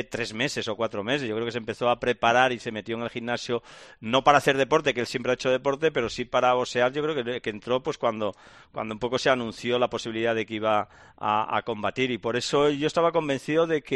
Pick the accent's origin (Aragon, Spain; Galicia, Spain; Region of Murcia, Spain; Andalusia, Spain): Andalusia, Spain; Arriate; Es de mi pueblo, es arriano, pero no apostaba solo porque fuera arriano